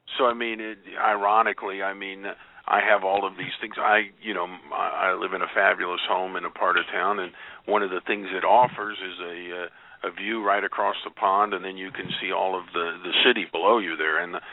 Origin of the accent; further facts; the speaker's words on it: Oklahoma, United States; Yes, I grew up here in Oklahoma